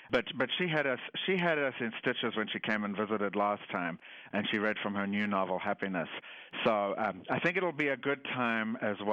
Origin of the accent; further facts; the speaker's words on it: South Africa; I grew up in South Africa.